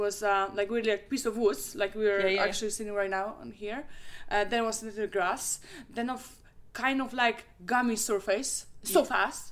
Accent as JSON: {"language": "English", "town": "Krakow", "region": "Lesser Poland", "country": "Poland", "said": "I'm from Krakow. There are still no hard courts there. Can you imagine?"}